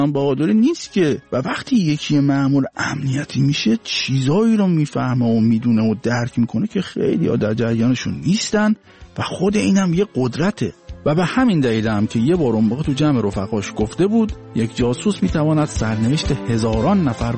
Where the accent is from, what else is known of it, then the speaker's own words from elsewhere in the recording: Shiraz, Fars, Iran; born there; و متولد شیرازم هستم